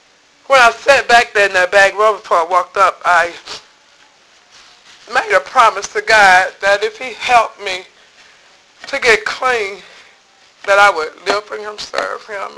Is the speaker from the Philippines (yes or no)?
no; Alabama, United States; moved away; also born or lived in Detroit; I told y'all I was from Alabama. And every summer I had to work in the fields and do things every summer, garden and all that, and I didn't like it.